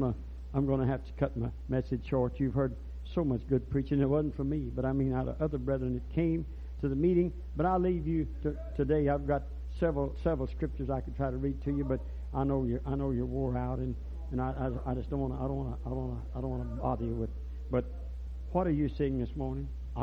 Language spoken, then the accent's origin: English; Arkadelphia, Arkansas, United States; because one, I come from Arkadelphia.